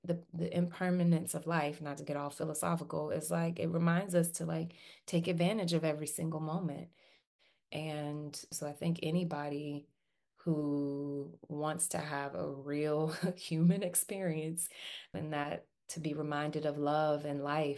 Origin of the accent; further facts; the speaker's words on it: New York City, New York, United States; also born or lived in Virginia; I started off as a kid here in New York City. So I was born in Virginia. We moved here when I was three, and I started school here and lived here until fifth grade.